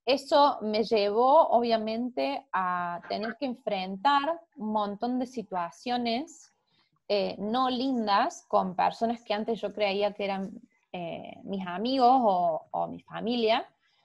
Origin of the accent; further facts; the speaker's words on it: Argentina; born there; Bueno, yo nací en Argentina.